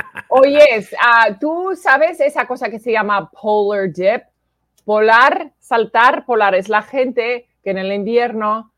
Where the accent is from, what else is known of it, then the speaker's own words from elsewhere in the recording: Virginia, United States; Spanish is a second language; moved away as an adult; Yo grew up in Virginia. Yo crecí en Virginia.